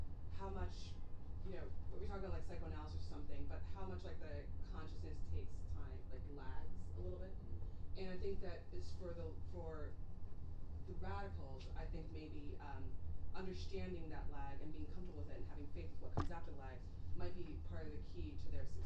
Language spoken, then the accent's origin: English; the South, United States; I grew up in the South